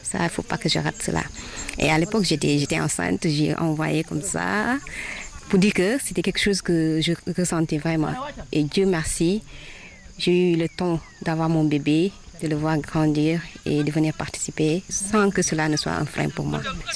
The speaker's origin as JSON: {"language": "French", "town": "Sébikotane", "region": "Dakar", "country": "Senegal", "said": "Oui, je suis de Sébi Kotane."}